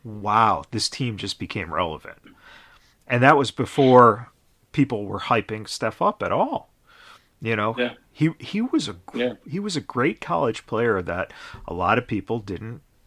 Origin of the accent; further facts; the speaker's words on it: Chicago, Illinois, United States; And then I grew up in Chicago. So I remember Jordan as a rookie.